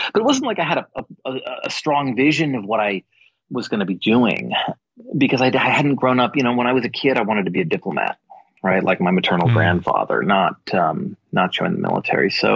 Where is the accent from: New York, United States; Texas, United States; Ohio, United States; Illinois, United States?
New York, United States; White Plains; Yeah, White Plains, New York is where I grew up.